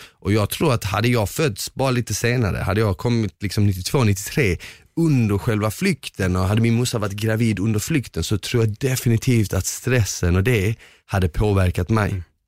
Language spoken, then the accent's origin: Swedish; Malmö, Skåne, Sweden; jag visste inte så dålig svenska jag pratade, för jag hade ju bara pratat med folk som bodde i mitt område. Jag växte upp i Rosengård då.